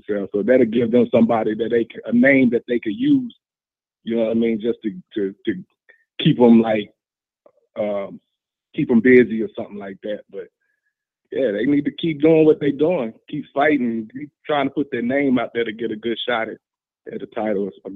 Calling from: Louisiana, United States; from Louisiana.

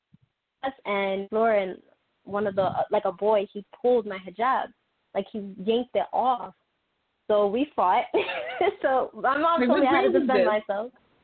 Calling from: Queens, New York, United States; I'm calling from Queens, New York.

